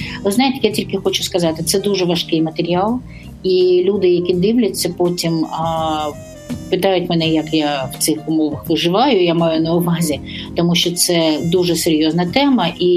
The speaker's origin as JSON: {"language": "Ukrainian", "town": "Odesa", "region": "Odesa Oblast", "country": "Ukraine", "tie": "born there", "said": "тому що я народилася в Одесі."}